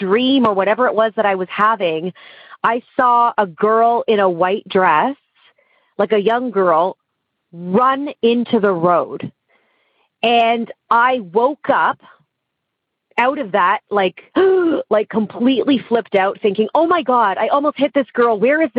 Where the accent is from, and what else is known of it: Ontario, Canada; born or raised there